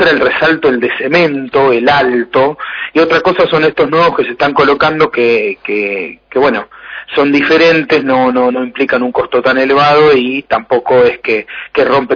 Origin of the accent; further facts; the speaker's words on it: Empalme, Santa Fe, Argentina; Sí, yo soy de Empalme.